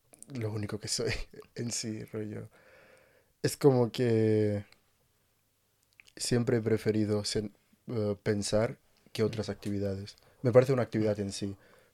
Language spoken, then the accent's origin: Spanish; Barcelona, Catalonia, Spain; moved away as an adult; also born or lived in Senegal; nací en Senegal en el año 2001 y estuve ahí hasta los 7 años, hasta 2008, y en 2008 me mudé a Barcelona, donde estuve hasta 2021 con 19 años. Me fui a París un par de años y ahora he vuelto a España. Llevo otros 6 meses en España